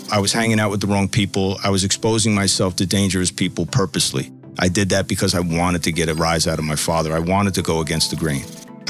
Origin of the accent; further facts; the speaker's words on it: Bayonne, New Jersey, United States; What the neighborhoods in Brooklyn used to be in the old ages is how I grew up in Bayonne.